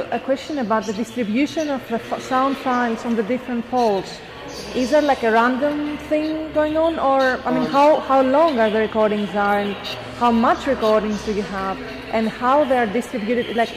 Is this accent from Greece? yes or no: yes; Greece; I'm from Greece, by the way.